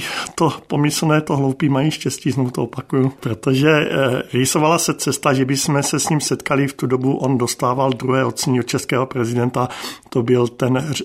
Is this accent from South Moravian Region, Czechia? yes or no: no; Olomouc Region, Czechia; nejsem z Ostravska, jsem z Hané